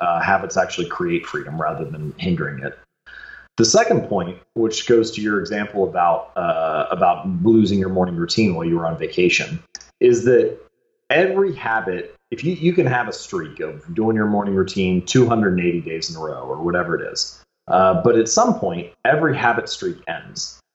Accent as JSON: {"language": "English", "town": "Cincinnati", "region": "Ohio", "country": "United States", "tie": "born or raised there", "said": "I grew up in Cincinnati, and there are some very good high school teams there, both football, baseball, and basketball."}